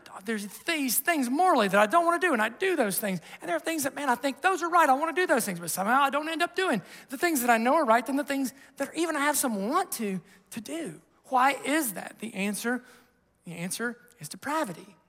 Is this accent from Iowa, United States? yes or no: no; Ohio, United States; I grew up in Southern Ohio. We swam in a creek, and there was a lot of other things, right, in the creek growing up.